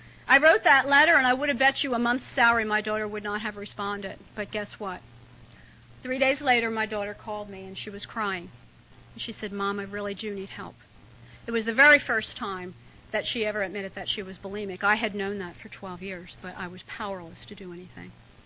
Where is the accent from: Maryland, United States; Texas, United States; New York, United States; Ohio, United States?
Maryland, United States; Hey, I'm from Harford County.